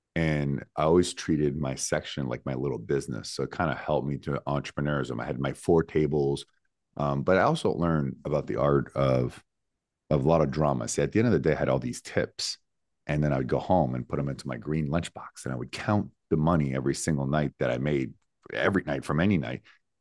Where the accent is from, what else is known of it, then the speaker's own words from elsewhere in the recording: Montreal, Quebec, Canada; So let's go back to your, we're both from Montreal, Canada.